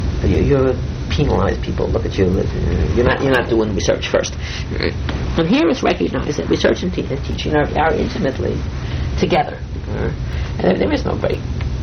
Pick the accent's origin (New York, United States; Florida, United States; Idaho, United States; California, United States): New York, United States; now in Chicago, United States; but the city of Chicago is terrific. And I say this as a New Yorker, really is a great city.